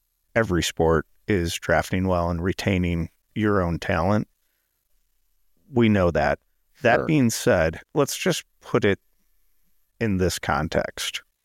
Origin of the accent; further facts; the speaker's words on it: Great Lakes, United States; you and I are biased because we grew up in the Great Lakes and know how wonderful Detroit can be.